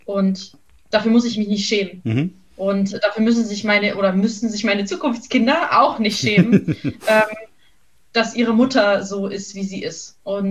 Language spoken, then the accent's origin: German; East Germany, Germany; Ich komme aus dem Osten, ja.